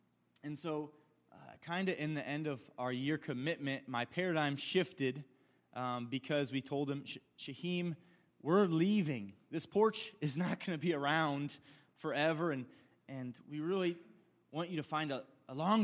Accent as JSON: {"language": "English", "town": "Norwalk", "region": "Ohio", "country": "United States", "tie": "born or raised there", "also_born_or_lived": "Scranton", "said": "I was born in Scranton, Pennsylvania, so those Office fans. and then home of the, yeah, Michael Scott and company. And so my dad did his Master's of Divinity there. We moved to Norwalk, Ohio, which is near Sandusky."}